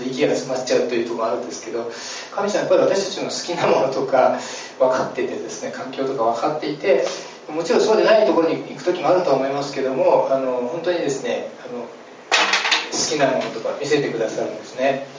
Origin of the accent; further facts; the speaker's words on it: Nagano, Japan; 私は長野に育ってこう、まあ、周りにこう山でですね、高原 で隣の家も50メートルぐらい行かないといけないんですね。